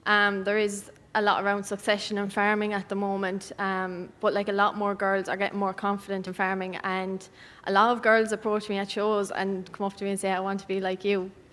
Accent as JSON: {"language": "English", "region": "Connacht", "country": "Ireland", "tie": "born or raised there", "said": "Yes, so I grew up in East Galway, and we're Suckler Farm."}